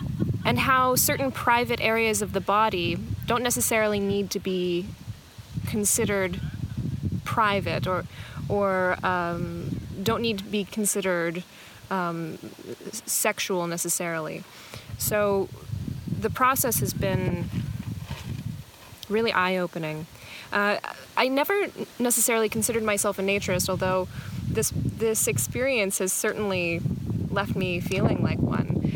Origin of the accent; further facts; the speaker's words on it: Edmonton, Alberta, Canada; now in Vancouver, Canada; I grew up in Edmonton, Alberta, and I currently live in Vancouver, British Columbia.